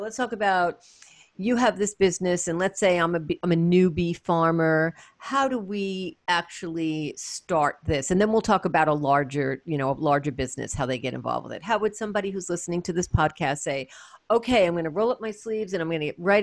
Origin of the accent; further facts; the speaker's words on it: Brooklyn, New York, United States; I'm from New York City. I'm from Brooklyn. Who would have thought that, you know, worms are something that I would be figuring out how to put into my life?